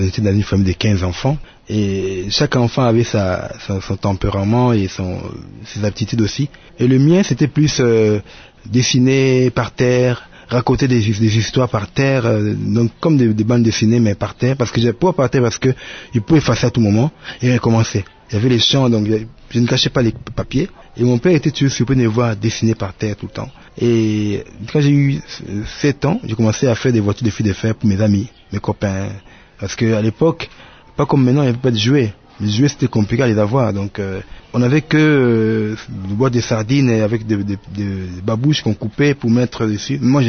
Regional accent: Kinshasa, DR Congo; Oui, je suis un natif de Matongué. J'ai vu Matongué à l'époque

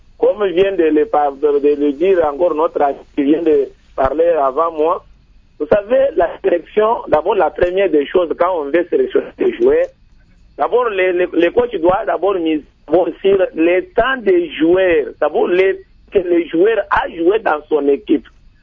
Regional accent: DR Congo; C'est vrai, en tant que Congolais, ils doivent aussi faire comme les vaillants soldats

